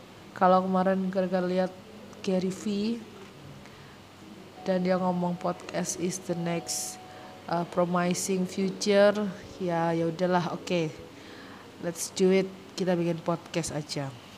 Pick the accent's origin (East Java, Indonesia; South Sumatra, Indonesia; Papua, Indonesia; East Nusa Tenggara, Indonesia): East Java, Indonesia; Surabaya; also born or lived in Jakarta; aku baru pindah ke Surabaya Januari. Tapi aku tuh asli Surabaya sebenarnya. Kemarin sempat aja kuliah pasca sarjana sama kerja beberapa tahun di Jakarta.